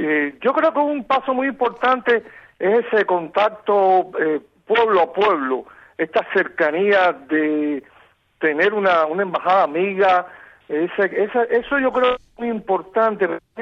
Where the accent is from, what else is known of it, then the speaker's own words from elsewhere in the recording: Cuba; somos nosotros los cubanos